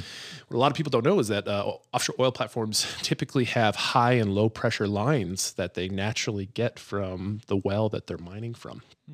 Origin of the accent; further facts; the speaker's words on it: Phoenix, Arizona, United States; But growing up in Phoenix, we would have these pool parties and they would always have to be at midnight because it's just too hot.